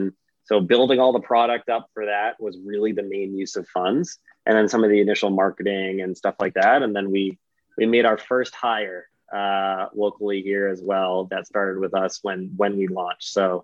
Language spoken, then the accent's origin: English; Massachusetts, United States; this is just like classic kid growing up in the Northeast, right outside Boston.